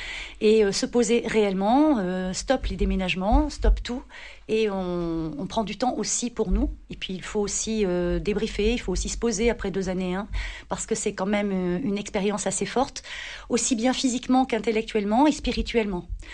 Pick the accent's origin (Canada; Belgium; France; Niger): France; Marseille, Provence-Alpes-Côte d'Azur; nous sommes rentrés chez nous à Marseille, parce que nous sommes Marseillais, en tout cas moi je le suis depuis de nombreuses générations, et étant aussi une épouse de militaire, j'ai beaucoup bougé, et j'étais ravie de rentrer.